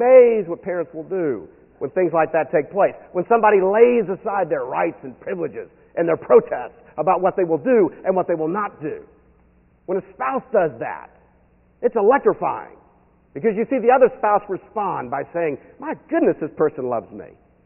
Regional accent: Florida, United States; moved away; I grew up in Florida and then left.

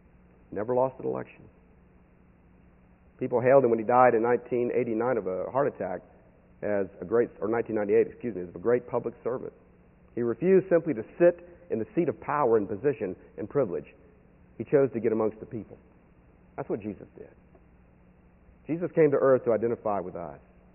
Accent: Florida, United States; moved away; I grew up in Florida and then left.

